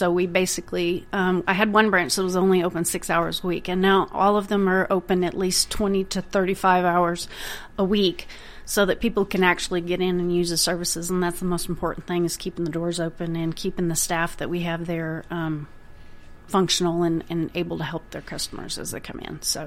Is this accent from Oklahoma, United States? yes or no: yes; Oklahoma, United States; as you can tell by the accent, I am not from around here. I'm originally from Oklahoma.